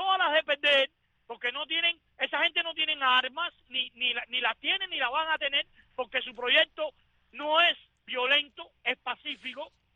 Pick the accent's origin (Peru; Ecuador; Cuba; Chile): Cuba; Yo como cubano le estoy mandando porque me da la gana a mí.